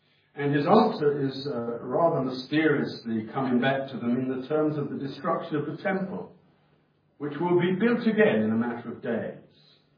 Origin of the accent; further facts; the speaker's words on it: Watford, East of England, United Kingdom; I come from Watford, so we don't get too emotional about anything from Watford when it comes to a winning team.